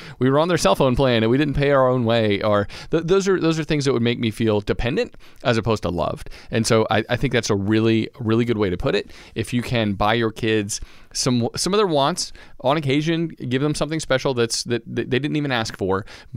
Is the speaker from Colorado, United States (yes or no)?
no; Georgia, United States; And like you said, we're from Georgia. We like peaches, of course.